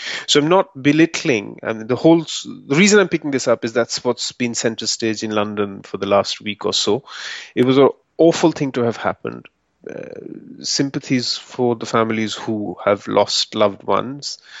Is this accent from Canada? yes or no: no; India; We grew up in India. We live in different parts of the world.